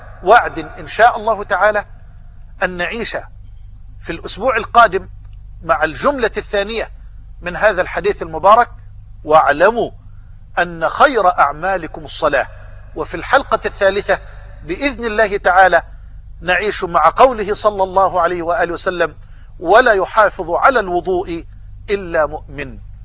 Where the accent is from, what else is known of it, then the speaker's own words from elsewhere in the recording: Egypt; وأسأل الله أن يجعل بلدنا مصر واحة للأمن والأمان